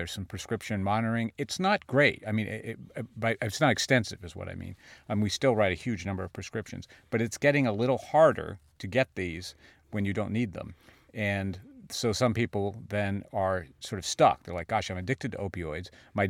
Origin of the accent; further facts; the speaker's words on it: New York, United States; You know, I'm from New York. We don't use meth.